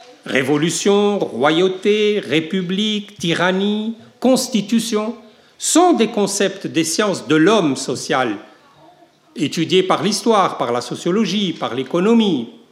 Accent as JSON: {"language": "French", "country": "Tunisia", "said": "je suis tunisien, je suis maghrébin, je connais donc bien l'Algérie."}